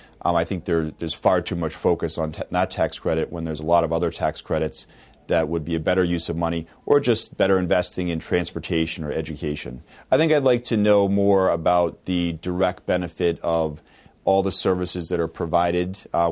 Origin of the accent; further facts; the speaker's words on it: Acton, Massachusetts, United States; When Labor Day was made in my hometown of Acton, my mom walked down to the set to watch the film being made.